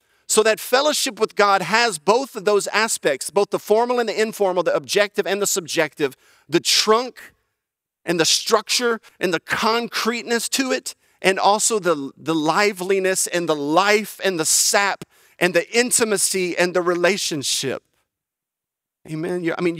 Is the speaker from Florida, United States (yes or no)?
no; Louisiana, United States; I'm from Louisiana, that's why, and no dogs running underfoot.